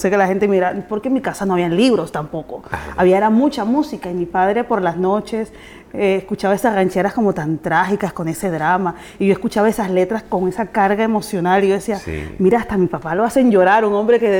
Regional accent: Barranquilla, Atlántico, Colombia; born there; Sí, yo nací en Barranquilla, en el Caribe.

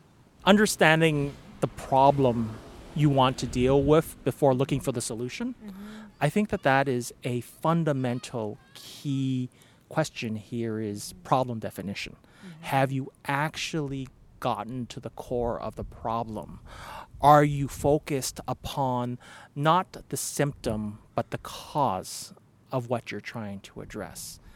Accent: Canada; being Canadian

